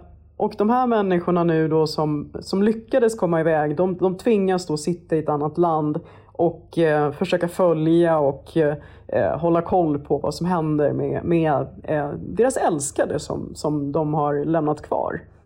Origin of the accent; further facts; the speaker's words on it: Kabul, Afghanistan; Och jag vill sitta hemma i Kabul och se ut över bergen.